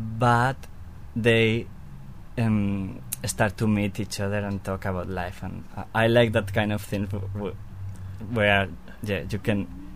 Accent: Valencia, Valencian Community, Spain; born there; English is a second language; So I was born in Valencia

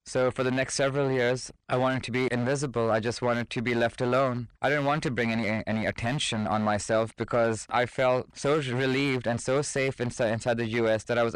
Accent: Pakistan; Being Hindu and growing up in Pakistan was a very challenging situation

